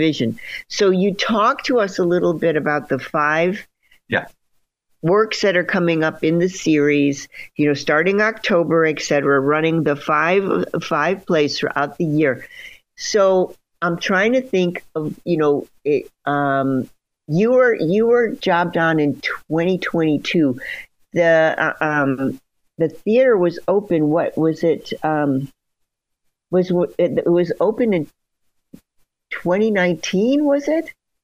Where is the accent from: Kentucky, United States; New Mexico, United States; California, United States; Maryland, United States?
California, United States; we are Californian, and yes, we have a close relationship with tech.